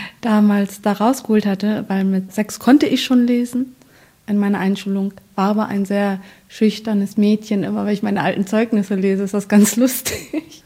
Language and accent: German; Afghanistan; now in Germany; Dinge, über die ich jetzt zum Beispiel aktuell schreibe, ist meine Heimat Afghanistan.